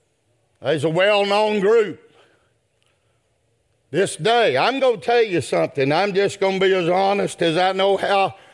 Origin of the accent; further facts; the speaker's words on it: the South, United States; If you want to go historically, I'm from the South. You can call me a rebel, go right ahead.